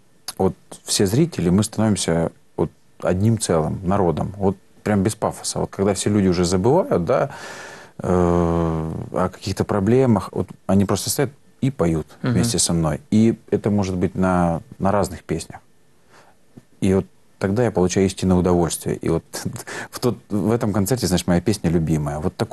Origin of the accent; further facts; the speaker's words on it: Voronezh Oblast, Russia; Я просто из Воронежской области, если кто не знает.